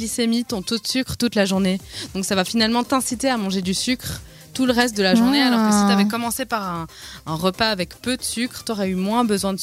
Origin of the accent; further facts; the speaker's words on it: Switzerland; chez nous en Suisse, on l'appelle plus familièrement le petit déjeuner